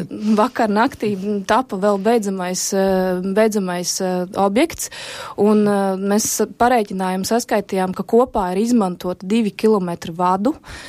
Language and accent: Latvian; Sigulda, Vidzeme, Latvia; jo es esmu pati no Siguldas, un man tas ir tāds divkārši prieks